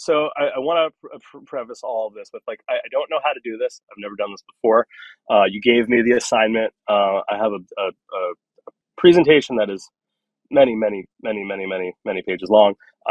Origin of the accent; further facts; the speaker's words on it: Long Island, New York, United States; So I grew up in New York, but not in like cool New York. I grew up in Long Island, which is like the suburb that's like sort of like about 45 minutes to an hour from Manhattan.